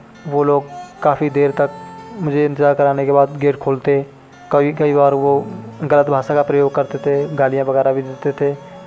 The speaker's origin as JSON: {"language": "Hindi", "town": "Hamirpur", "region": "Uttar Pradesh", "country": "India", "moved": "yes", "lives_now": "Delhi, India", "said": "मैं ग्राम हमीरपुर जिला एटा उत्तर प्रदेश का निवासी हूँ। मैं अपने गांव से दिल्ली लगभग 10 साल पहले आया था"}